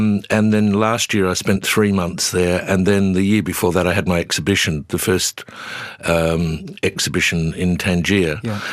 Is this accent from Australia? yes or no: yes; Port Adelaide, South Australia, Australia; And I grew up in Port Adelaide. And so it was a very familiar town and a feel, just the language was different.